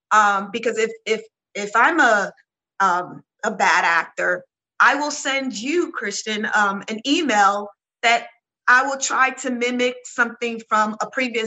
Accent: Nigeria; I'm Nigerian and I hate the whole Nigerian prince email

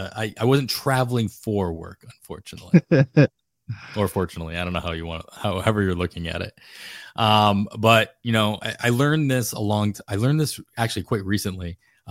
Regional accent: Northeast, United States; Growing up in the Northeast, not something I considered

